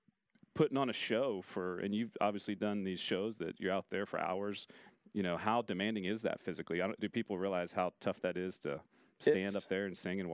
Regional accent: Ohio, United States; now in Wichita, United States; so I'm from Ohio. And when I grew up in Ohio

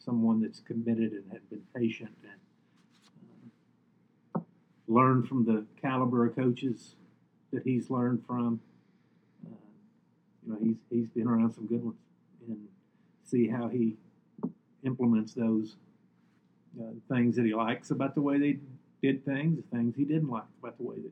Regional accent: Kentucky, United States; now in Kansas, United States; I know growing up in Kentucky, the high school coach was a big deal and, a very important, popular position in the whole state in Kentucky.

